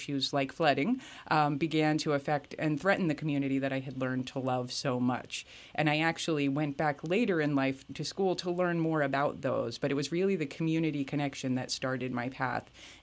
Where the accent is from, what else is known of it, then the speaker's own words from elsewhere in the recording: Easton, United States; I grew up and born and raised in Easton. My father was born and raised in Easton.